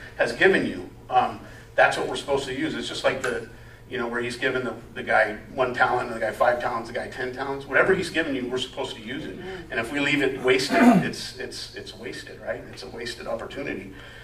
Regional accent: United States; part of being an American is that we need to know our rights so that we can say, hey, these are my rights

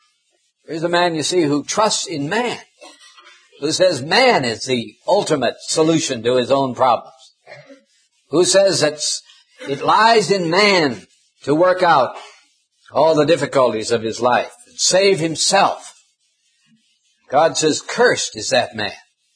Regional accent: Montana, United States; Up in my home state of Montana, we would often have in the summer months long periods of drought where no rain fell

